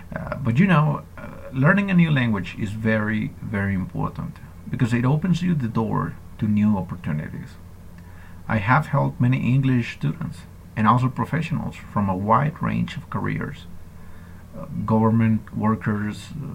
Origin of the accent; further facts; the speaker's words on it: Michigan, United States; I am from Michigan, in the north of the United States.